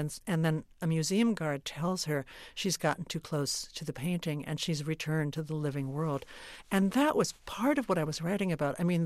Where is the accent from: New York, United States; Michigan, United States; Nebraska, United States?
New York, United States; Brooklyn; I grew up in Brooklyn, but and in my neighborhood, there was still, you know, Brooklyn, the city of churches.